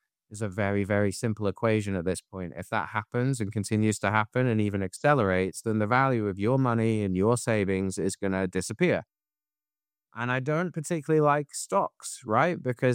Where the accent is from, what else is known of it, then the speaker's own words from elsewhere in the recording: United Kingdom; because I'm British, right?